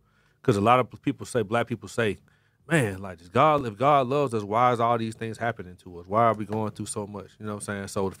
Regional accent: Birmingham, Alabama, United States; I'm from Birmingham. You know what I'm saying? Like, we don't really have that.

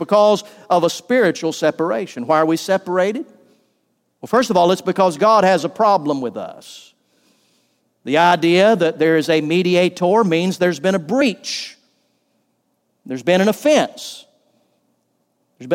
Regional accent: Valdosta, Georgia, United States; I knew a pastor friend of mine I grew up with over in Valdosta.

